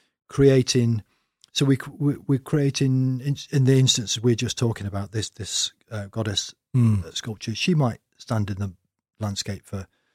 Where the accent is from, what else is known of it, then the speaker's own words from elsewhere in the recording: East Midlands, United Kingdom; I'm not from Leicestershire. Derbyshire, born and bred.